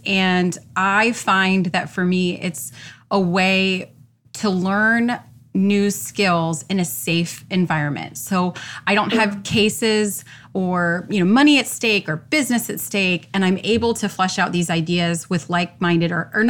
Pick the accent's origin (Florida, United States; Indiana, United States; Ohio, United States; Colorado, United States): Florida, United States; Orlando; And yeah, I'm born and raised in Orlando.